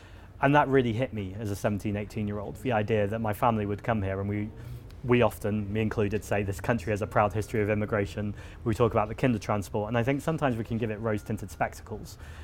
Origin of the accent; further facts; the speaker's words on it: Manchester, North West England, United Kingdom; growing up in Manchester, I went to a Jewish school. I grew up in a Zionist household.